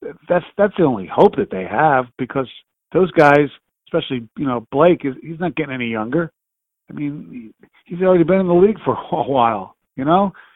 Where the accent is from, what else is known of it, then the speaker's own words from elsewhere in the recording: Philadelphia, Pennsylvania, United States; I mean, when you look at some of the other cities, and obviously most people know I'm from Philly